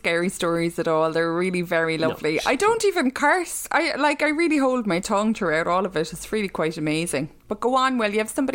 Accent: Ireland; But sure, we are from Catholic Ireland and there are the hangovers of the old, you know, being under the thumb of the church for years.

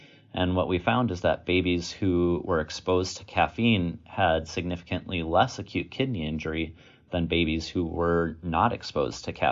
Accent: Wisconsin, United States; also born or lived in Virginia; I was born and raised in Wisconsin and did most of my training here at the University of Wisconsin in Madison all the way through my pediatric residency, and then finally escaped Wisconsin and went to Virginia

